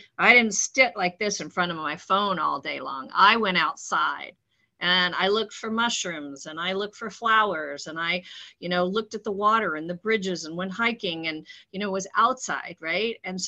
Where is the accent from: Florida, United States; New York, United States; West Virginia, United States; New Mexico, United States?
Florida, United States; I'm from Florida.